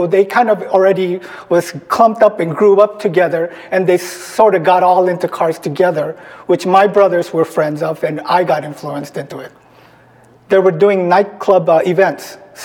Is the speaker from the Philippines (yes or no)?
yes; Philippines; also born or lived in Tokyo, Japan; now in United States; as a Shinise, I was born in Tokyo, and I was raised in the Philippines